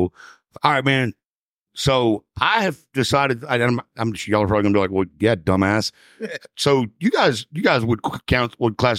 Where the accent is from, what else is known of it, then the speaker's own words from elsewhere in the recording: Dallas, Texas, United States; also born or lived in Houston; I was born in Houston. Oh, really? Yeah, but I was 2 weeks old. My parents moved to Dallas.